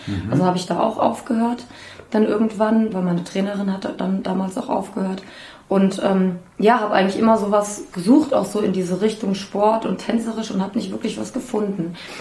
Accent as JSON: {"language": "German", "town": "Bad Homburg", "region": "Hesse", "country": "Germany", "said": "Ich komme aus Bad Homburg, wobei ich jetzt nicht irgendwie aus der reichen Ecke komme oder so, leider."}